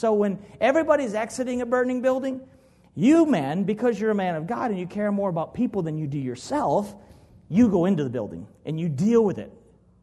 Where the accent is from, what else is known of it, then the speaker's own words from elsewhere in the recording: Los Angeles, California, United States; I'm from California and Los Angeles in the basin area